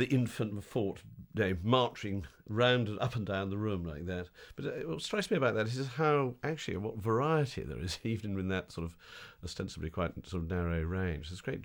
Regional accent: South East England, United Kingdom; I grew up in Berkshire. I always thought that I grew up in the countryside, although my late mother always said, "Nonsense, darling, it was suburbia."

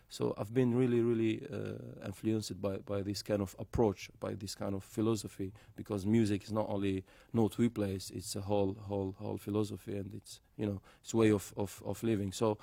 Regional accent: Algeria; English is a second language; I'm from Algeria

